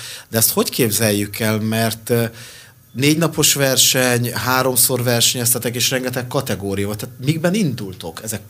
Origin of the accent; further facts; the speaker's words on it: Marcali, Somogy, Hungary; Marcaliban, az én szülővárosomban